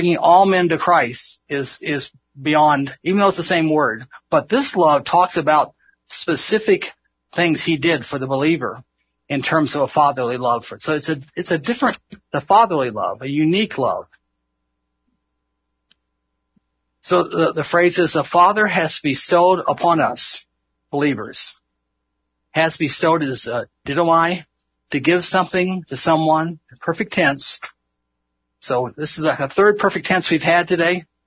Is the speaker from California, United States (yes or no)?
no; Florida, United States; Well, I came from Florida.